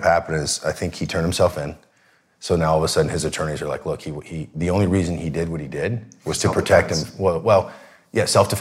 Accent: Seattle, Washington, United States; I grew up in Seattle, and I wanted to be a baseball player.

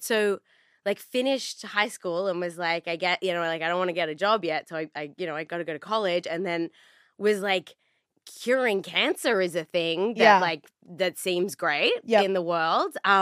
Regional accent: Melbourne, Victoria, Australia; because now I live in Melbourne, like, back in my hometown

